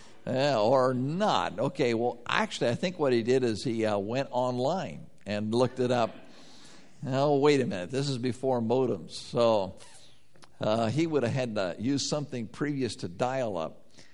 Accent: Wyoming, United States; He purchased a piece of ground in the mountains above the town where I grew up in Wyoming.

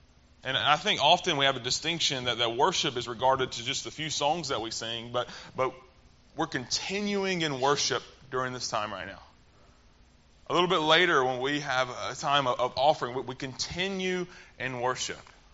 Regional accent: Mobile, Alabama, United States; I grew up in the South. I've been from Mobile my whole life.

